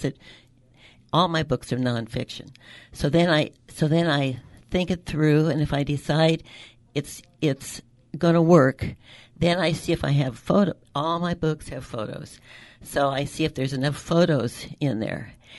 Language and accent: English; Los Gatos, California, United States; And I lived in the San Francisco Bay Area, Los Gatos in particular.